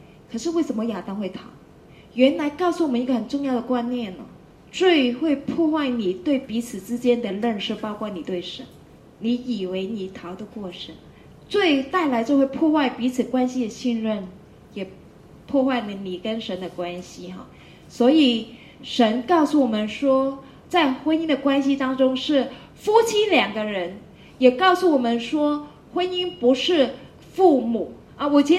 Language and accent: Chinese; Guangdong, China; accent: Cantonese; 我们广东话就是说你怎么唠叨啊，